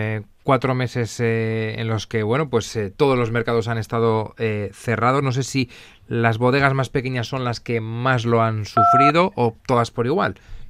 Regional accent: Basque Country, Spain; Que está muy bien conquistar mercados como el inglés, pero que también nosotros aquí, los alaveses, tenemos

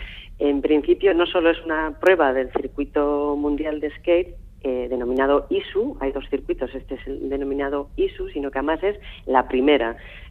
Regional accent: Basque Country, Spain; porque para eso somos de Gran Bilbao

